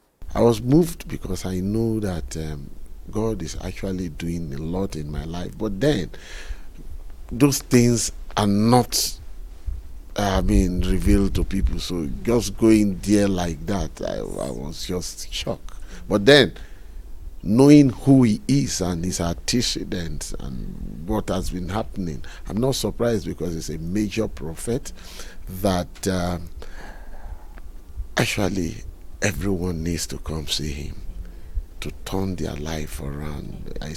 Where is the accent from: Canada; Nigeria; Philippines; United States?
Nigeria; Lagos; I'm coming from Nigeria. Lagos, Nigeria, that's where I come from.